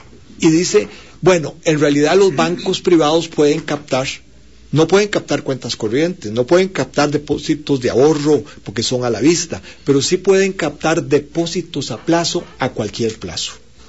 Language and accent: Spanish; Moravia, San José, Costa Rica; Yo soy de Moravia, Tibás